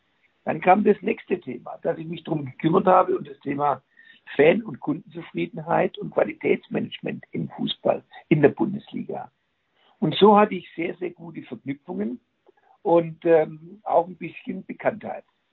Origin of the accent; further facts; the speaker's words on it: Nuremberg, Bavaria, Germany; Ich als Nürnberger habe auch in München gesagt